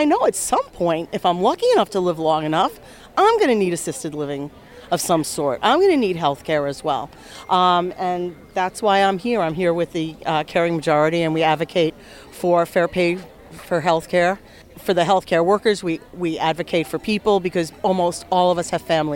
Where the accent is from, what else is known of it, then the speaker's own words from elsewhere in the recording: New York, United States; I am from the Hudson Valley. I live in Ulster County, just outside of Kingston, New York.